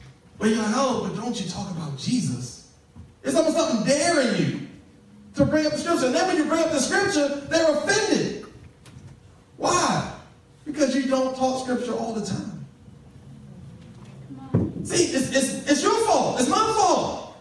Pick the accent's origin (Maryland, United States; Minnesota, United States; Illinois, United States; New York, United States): Maryland, United States; Baltimore; Hey, I'm from Baltimore, that's why I act that way.